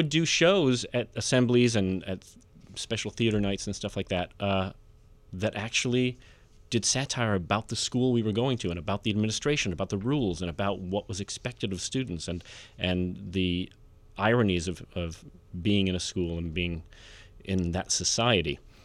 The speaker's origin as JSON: {"language": "English", "town": "Chicago", "region": "Illinois", "country": "United States", "tie": "born or raised there", "said": "Well, I grew up in Chicago, or the suburbs of Chicago, and my parents would occasionally take me down to Second City"}